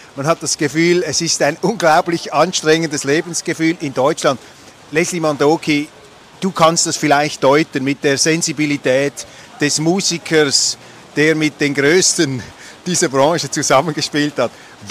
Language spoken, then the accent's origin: German; Switzerland; Und wenn man hier ist, fragt man sich auch als Schweizer